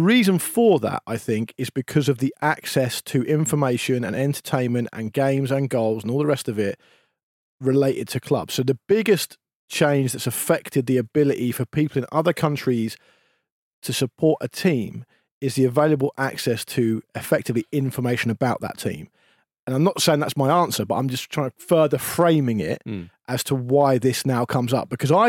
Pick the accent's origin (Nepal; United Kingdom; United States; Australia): United Kingdom; I'm British